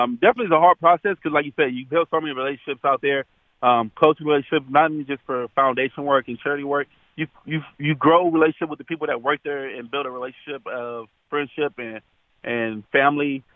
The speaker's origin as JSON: {"language": "English", "town": "Long Beach", "region": "California", "country": "United States", "tie": "born or raised there", "said": "Growing up in Long Beach teaches a lot."}